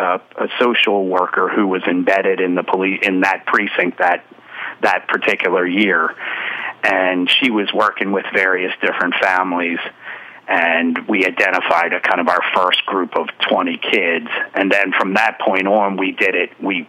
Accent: Baltimore, Maryland, United States; Yeah, so I grew up in Hamilton in Baltimore City, and I joined an Optimist Club.

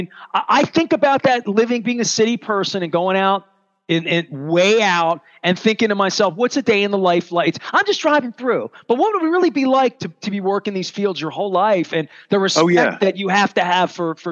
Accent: Maryland, United States; I always brag about my home state, and I love Maryland and driving around.

